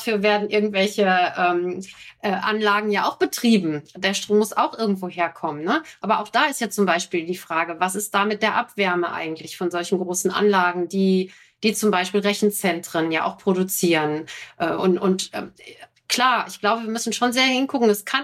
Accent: North Rhine-Westphalia, Germany; Ich komme ja aus dem Ruhrgebiet

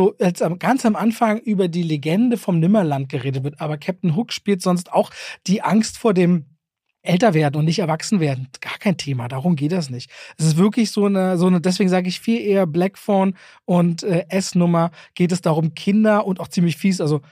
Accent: Germany; Ich habe gelernt, wie nah Norwegisch, wenn es das hier ist, wie viel man als Deutscher versteht.

